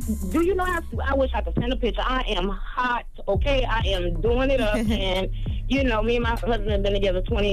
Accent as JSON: {"language": "English", "region": "South Carolina", "country": "United States", "said": "Charlamagne, I'm from South Carolina, boo."}